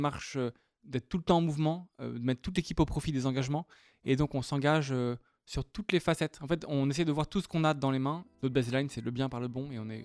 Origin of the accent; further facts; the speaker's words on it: Le Havre, Normandy, France; now in Lyon, France; Je viens du Havre.